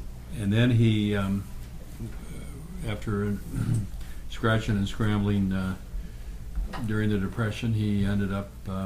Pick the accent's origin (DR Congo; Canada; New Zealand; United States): Canada; Vancouver, British Columbia; also born or lived in Victoria; I grew up in Victoria in Vancouver, so the usual Leave It to Beaver Classic.